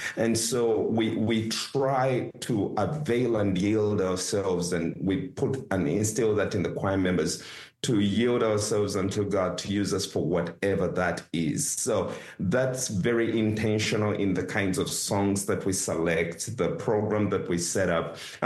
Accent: Uganda; Yeah, born and raised in Uganda.

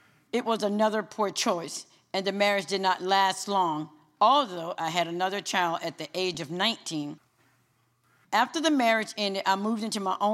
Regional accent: Fort Lauderdale, Florida, United States; born there; Just as Pastor Sam said … I was born in Fort Lauderdale. I was raised by my grandparents.

